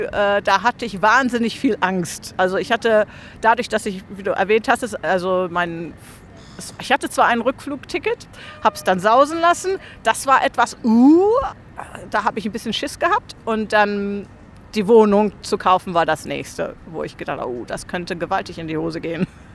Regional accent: Germany; es war sehr, war nicht so eine große Auswahl, wie ich es vielleicht aus Deutschland gewohnt bin. Brot als Deutscher war natürlich eine Sache.

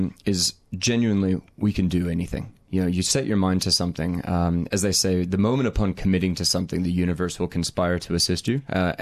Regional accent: Colorado, United States; You might be able to tell by what's left of my accent. I'm actually originally from Colorado in the U.S.

